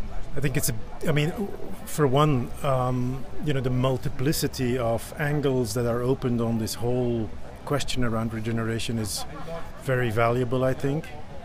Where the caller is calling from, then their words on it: Belgium; I'm coming in from Belgium.